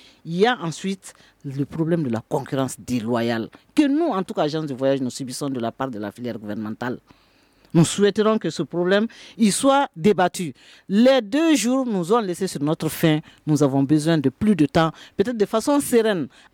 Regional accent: Mali; nous sommes tous des Maliens.

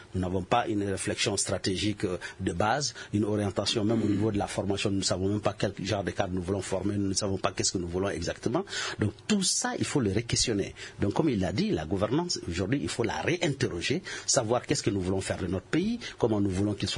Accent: Mali; moi, en tant que Malien

